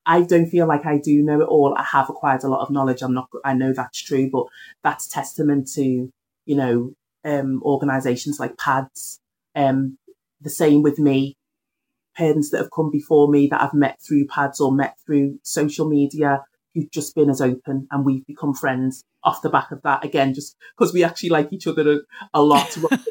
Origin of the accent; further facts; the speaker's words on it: Liverpool, North West England, United Kingdom; I've thankfully met someone in Liverpool in my hometown who I love dearly.